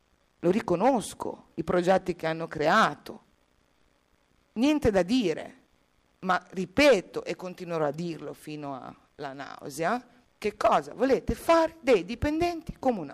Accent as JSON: {"language": "Italian", "town": "Genoa", "region": "Liguria", "country": "Italy", "said": "Io come genovese non ero neanche a conoscenza di molte di queste iniziative"}